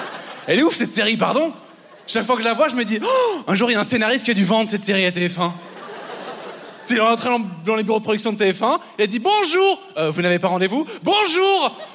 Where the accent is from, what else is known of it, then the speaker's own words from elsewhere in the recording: Belgium; je suis belge, mais mon père est français.